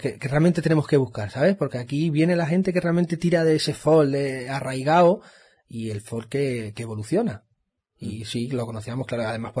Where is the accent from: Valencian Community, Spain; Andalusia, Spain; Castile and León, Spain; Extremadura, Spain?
Extremadura, Spain; pues realmente es coger nuestra música popular, nuestra raíz, y para no perder esa identidad nuestra como extremeños